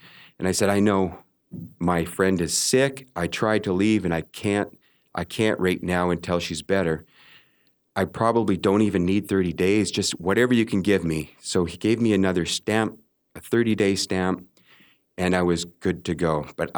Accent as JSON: {"language": "English", "country": "Canada", "said": "I mean, I'm Canadian, so I'm a rule follower."}